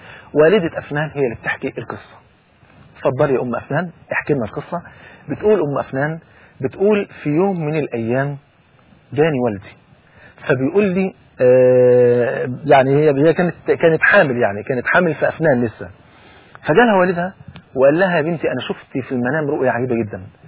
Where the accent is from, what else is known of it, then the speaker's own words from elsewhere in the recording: Egypt; المثل عندنا في مصر بيقول البنت حبيبة ابوها